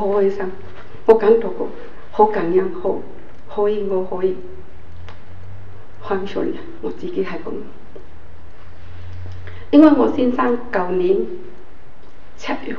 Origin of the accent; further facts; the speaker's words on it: Hong Kong; 我系香港嚟呢度参加